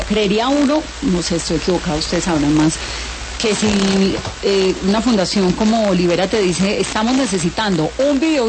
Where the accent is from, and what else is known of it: Colombia